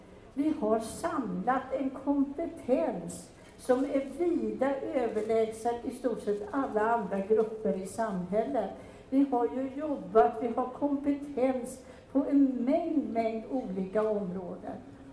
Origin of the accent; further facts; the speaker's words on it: Tyresö, Stockholm County, Sweden; jag kommer från Tyresö.